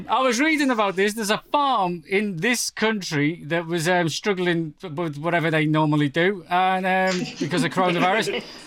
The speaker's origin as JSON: {"language": "English", "town": "Liverpool", "region": "North West England", "country": "United Kingdom", "said": "Well, I mean, I'm from Liverpool, mate, and we've got our own there at the minute, I believe."}